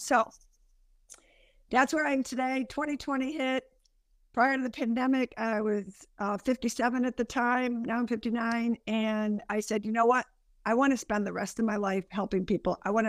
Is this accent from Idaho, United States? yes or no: no; Buffalo, New York, United States; So I grew up, born and raised in Buffalo, New York, which is actually where I am today, and a very close-knit family.